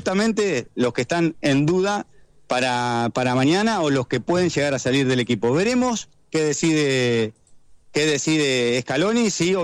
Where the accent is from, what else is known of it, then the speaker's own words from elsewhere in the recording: Argentina; nosotros somos argentinos